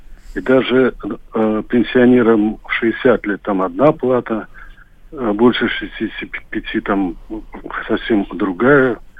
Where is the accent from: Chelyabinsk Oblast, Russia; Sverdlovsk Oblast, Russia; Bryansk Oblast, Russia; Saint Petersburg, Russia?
Saint Petersburg, Russia; Я родился и живу в Петербурге, уже пенсионер.